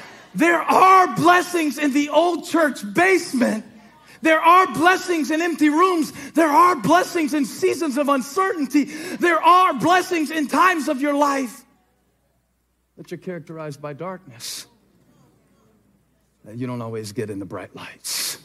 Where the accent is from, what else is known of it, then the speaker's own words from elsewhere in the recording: Charleston, South Carolina, United States; now in Charlotte, United States; I grew up near Charleston and I live in Charlotte for over 15 years and I should know my way